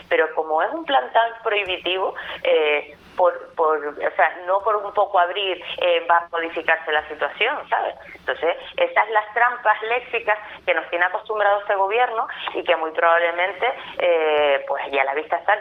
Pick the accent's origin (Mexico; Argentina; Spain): Spain; Tenerife, Canary Islands; Aquí estamos tratando este problema como tinerfeños, como personas que hemos disfrutado del Teide desde nuestra tierna infancia